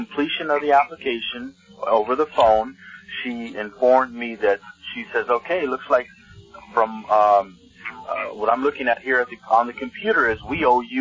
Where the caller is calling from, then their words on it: California, United States; I'm calling from California.